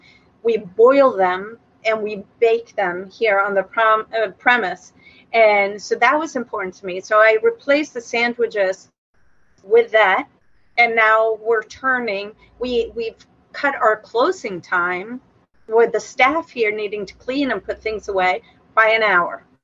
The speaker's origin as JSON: {"language": "English", "country": "Sweden", "said": "I'm from Sweden"}